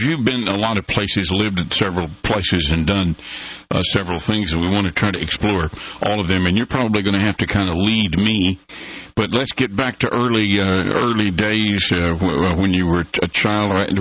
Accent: St. Louis, Missouri, United States; born there; I was born there in St. Louis many years ago.

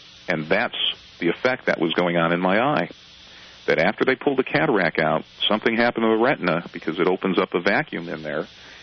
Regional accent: Chicago, Illinois, United States; Even though I'm from Chicago, yeah.

